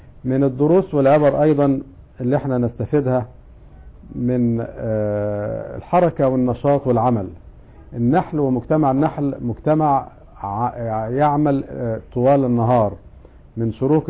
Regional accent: Egypt; ودي مفروض كل موظف عندنا في مصر يبدأ يشتغل، خاصة بعد ثورة 25 يناير يبدأ يعمل وينتج عشان نرتقي ببلدنا

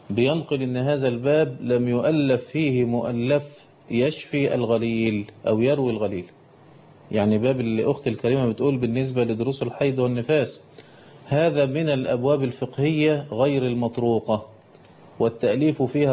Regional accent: Egypt

